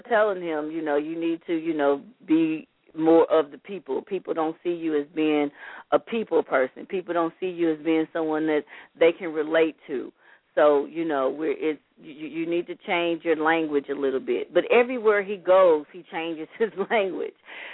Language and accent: English; the South, United States; I'm from the South, you know, and even when I go down south, I'm not, you know, trying to make myself make like I'm fit in.